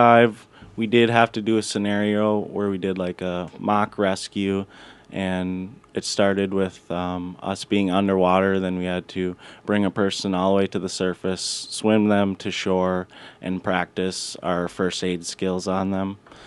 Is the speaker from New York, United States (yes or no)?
no; Wisconsin, United States; I'm from Wisconsin. I go to school at University of Wisconsin-Stout, and I was able to come out here to Alaska, which is awesome.